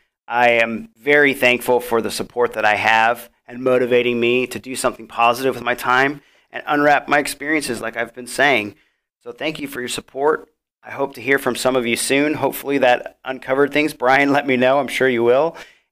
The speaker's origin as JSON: {"language": "English", "town": "Auburn", "region": "Washington", "country": "United States", "tie": "born or raised there", "said": "So I came back to my hometown, Auburn, Washington, and then I moved to Umclaw. So I am now in Washington State."}